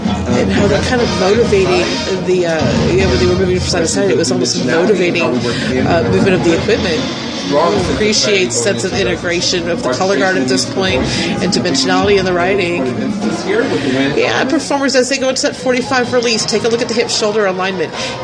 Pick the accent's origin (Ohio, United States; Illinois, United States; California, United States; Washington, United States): California, United States; Valencia; I'm from Valencia, California